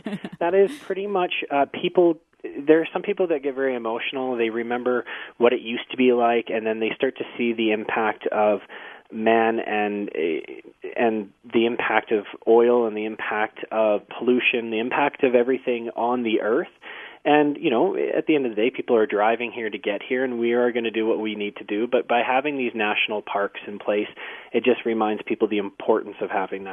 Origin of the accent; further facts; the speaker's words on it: British Columbia, Canada; now in Jasper, Canada; because I'm not from Jasper. I've moved to Jasper in the last year, and I come from British Columbia, and I came from a place where I thought environment was huge, and it is, and lived in a city and then moved out to Jasper